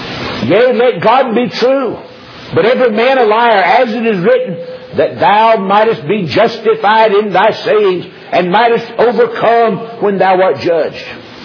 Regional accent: North Carolina, United States; He was preaching, pastoring church down in Yadkinville, North Carolina, just outside of my hometown.

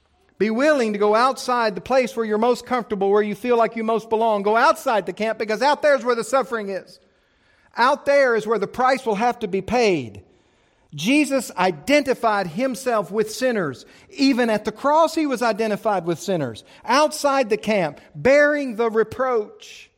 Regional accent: Bible Belt, United States; I was raised here. I was raised in the Bible Belt in a fundamentalist Baptist church

